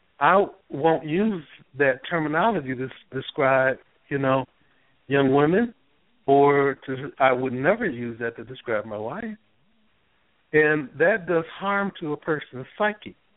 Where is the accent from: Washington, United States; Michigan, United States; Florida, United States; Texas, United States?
Michigan, United States; Detroit; First of all, I'm from Detroit.